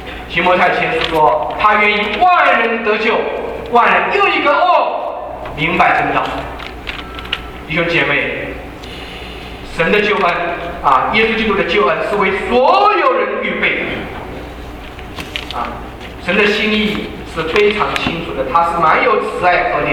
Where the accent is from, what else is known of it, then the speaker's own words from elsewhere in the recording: China; 这是我们中国人的哲学